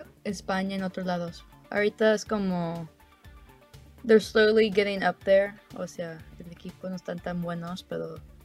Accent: Mexico; born there; Y pues nací en México

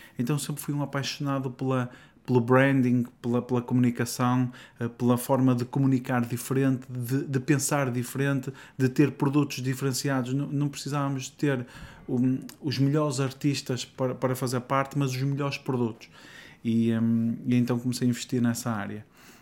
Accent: Norte, Portugal; accent: northern Portuguese; Não estranhem de eu ter aqui um sotaque nortenho, mas faz parte. Eu sou muito ligado às origens.

